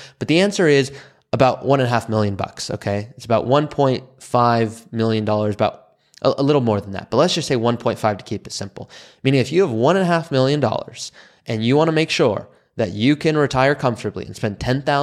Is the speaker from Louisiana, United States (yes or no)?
no; Malibu, California, United States; but I grew up in Malibu, California, very affluent area